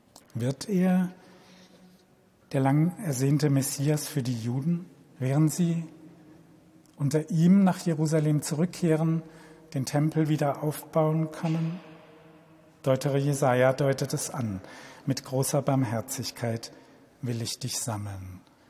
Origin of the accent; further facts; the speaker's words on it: Karlsruhe, Baden-Württemberg, Germany; born there; an die großherzogliche Regierung in Karlsruhe adressiert, meine Geburtsstadt.